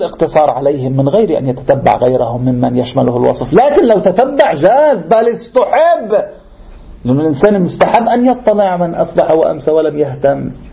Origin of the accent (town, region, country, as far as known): Lebanon